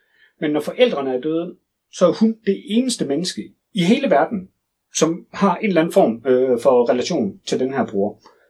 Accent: Aarhus, Central Denmark Region, Denmark; Det skal jo siges, at altså, vi er jo fra Vejlby, ikke også?

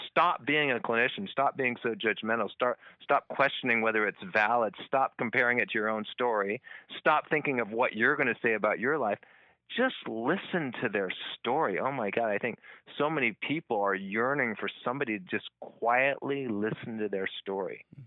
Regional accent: San Francisco, California, United States; now in Davis, United States; Okay, so I grew up in San Francisco, like I said.

